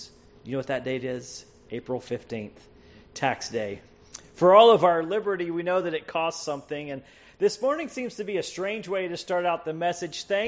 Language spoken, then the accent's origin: English; United States; not blaming our leadership, but blaming the support of us as American citizens.